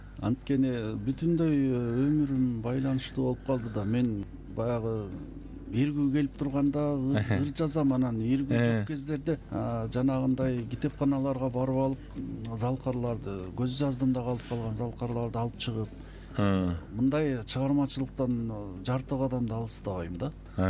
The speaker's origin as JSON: {"language": "Kyrgyz", "town": "Kochkor", "region": "Naryn Region", "country": "Kyrgyzstan", "tie": "born or raised there", "said": "менин кичи мекеним Кочкор Нарын областынын Кочкор району, ошол жерде төрөлүп өстүм."}